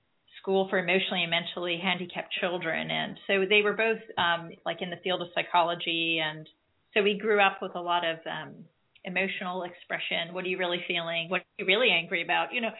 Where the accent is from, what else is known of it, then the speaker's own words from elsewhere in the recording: White Plains, New York, United States; I'm just a little girl growing up in White Plains, New York.